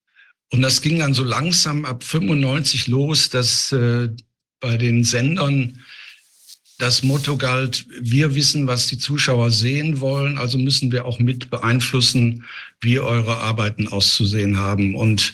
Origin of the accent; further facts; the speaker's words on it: Essen, North Rhine-Westphalia, Germany; Und dann habe ich in meiner Heimatstadt Essen 1985 eine eigene kleine Produktionsfirma gegründet